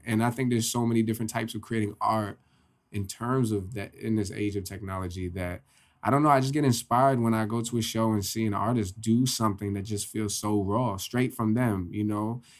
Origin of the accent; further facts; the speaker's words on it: Poughkeepsie, New York, United States; I'm from Poughkeepsie.